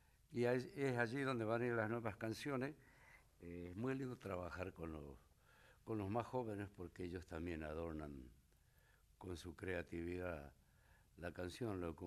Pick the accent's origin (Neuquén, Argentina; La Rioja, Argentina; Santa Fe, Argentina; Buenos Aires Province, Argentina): La Rioja, Argentina; Y después a La Rioja, a mi tierra también